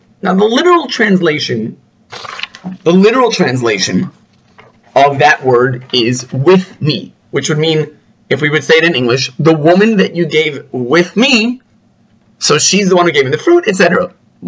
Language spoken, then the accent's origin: English; Potomac, Maryland, United States; now in Ramat Beit Shemesh, Israel; Originally, I'm from Potomac, Maryland, an alumnus of the Yeshiva of Greater Washington, Taras Moshe, the Mir.